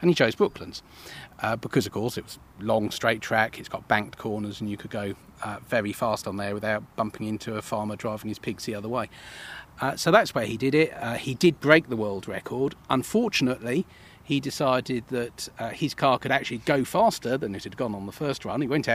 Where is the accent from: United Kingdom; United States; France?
United Kingdom; Esher, South East England; I mean, like I say, I grew up in Esher.